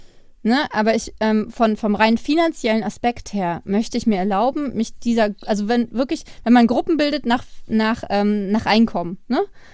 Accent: Zehlendorf, Berlin, Germany; wenn die Leute hören, ich komme aus Zehlendorf, dann mögen sie mich nicht mehr

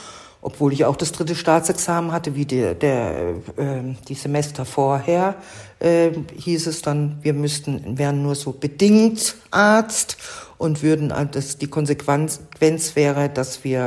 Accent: Ludwigshafen, Rhineland-Palatinate, Germany; ich komme nämlich aus Ludwigshafen

